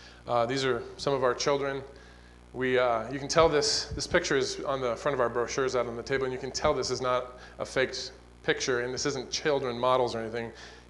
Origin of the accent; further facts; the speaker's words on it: Iowa, United States; now in South Africa; we are from South Africa, or we're from Iowa, from this church. We grew up here, and we've been in South Africa for 12 years.